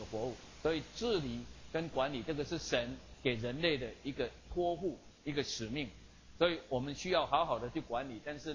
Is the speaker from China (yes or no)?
no; Taiwan; 那这个对我们台湾人很新的